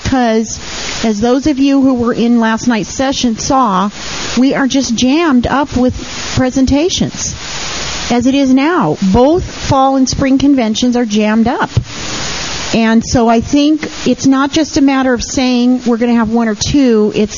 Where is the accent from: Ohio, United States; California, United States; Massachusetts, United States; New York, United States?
California, United States; I'm from Orange County.